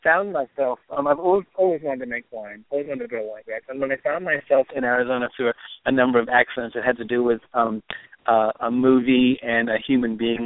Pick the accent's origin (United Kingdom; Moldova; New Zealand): New Zealand; also born or lived in Connecticut / Caribbean / Massachusetts / Hollywood; now in Phoenix, United States; I was born in Connecticut. I lived in the Caribbean. I lived in Massachusetts. I grew up in New Zealand. I lived 20 years in Hollywood making movies. I live in Phoenix